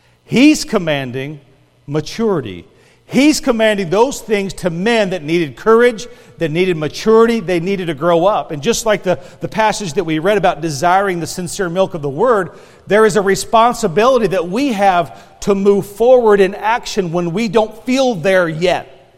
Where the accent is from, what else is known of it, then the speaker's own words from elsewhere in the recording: Kentucky, United States; I remember a church growing up in Kentucky, they always had a picture of Jesus.